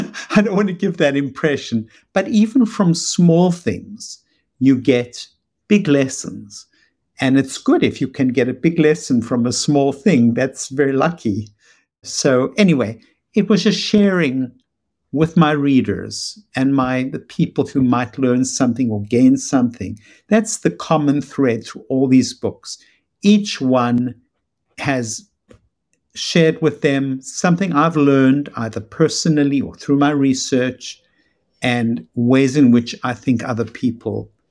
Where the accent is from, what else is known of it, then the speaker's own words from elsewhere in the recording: South Africa; moved away as an adult; now in United States; Youth, which is growing up in South Africa. Adulthood, which was arriving in America.